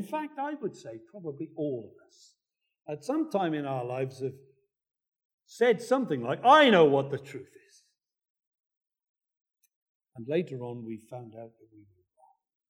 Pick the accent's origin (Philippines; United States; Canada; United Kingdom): United Kingdom; There's a lot about him that's nice, as we British people say.